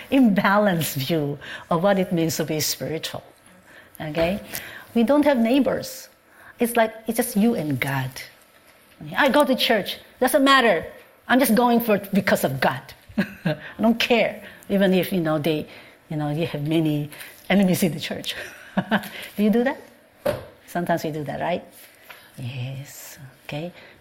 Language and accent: English; Philippines; I grew up in the Philippines. You know, Philippines? In the Philippines, it's a very touchy culture.